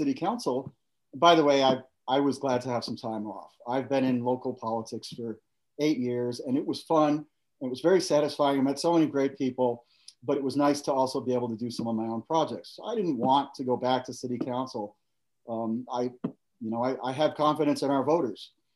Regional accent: United States; I felt like it was my responsibility as an American to stand up.

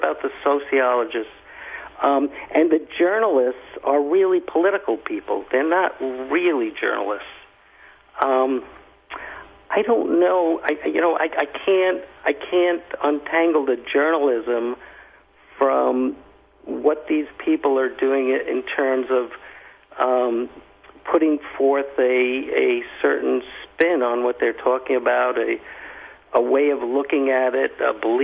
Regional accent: United States; And I'm an American.

